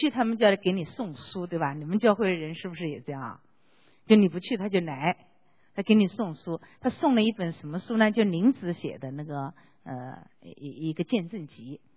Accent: Shanghai, China; 因为我在上海长大嘛，上海的教会里面是有那个雕像的

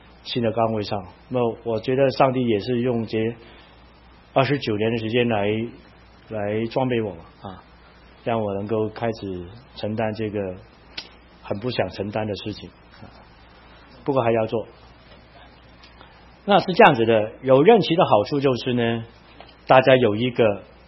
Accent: Hong Kong; Chinese is a second language; 我是香港来的哈，啊，我跟你讲，我学国语是很辛苦的。

